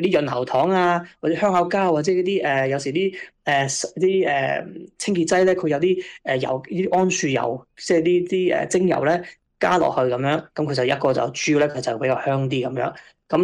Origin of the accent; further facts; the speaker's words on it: Australia; 应该咧系会好最适合我哋喺澳洲长大啊